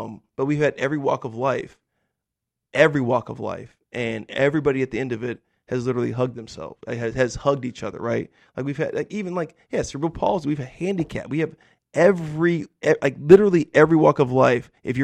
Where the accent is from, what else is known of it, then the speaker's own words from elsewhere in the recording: United States; You know, I'm an American, over 30-year-old black dude in America.